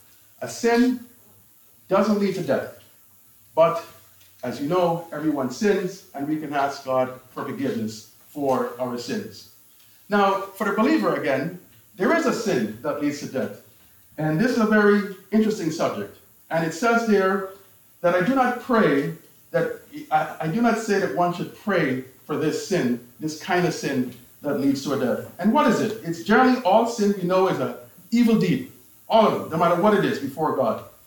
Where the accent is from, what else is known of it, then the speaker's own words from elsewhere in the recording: Guyana; I recall when I was a young child growing up in Guyana